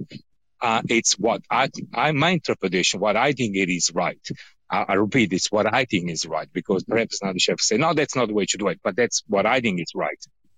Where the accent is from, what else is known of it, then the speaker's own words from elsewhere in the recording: Naples, Campania, Italy; I'm very particular on fry because I'm from Naples, so frittura for us is extremely important.